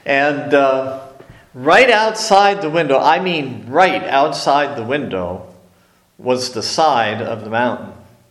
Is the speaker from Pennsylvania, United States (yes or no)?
yes; Erie, Pennsylvania, United States; And here I am from Pennsylvania. I'm from Erie, where my house is 2 miles away from the lake, and you can see the lake from my house.